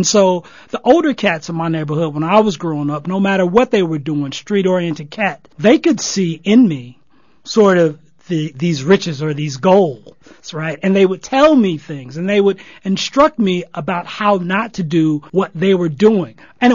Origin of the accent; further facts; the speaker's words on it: Los Angeles, California, United States; I was raised on the East Side. So for the real LA natives, you know what I'm talking about. I was raised first on 28th and Hooper, right on the East Side, right down the street from Central Avenue Jazz.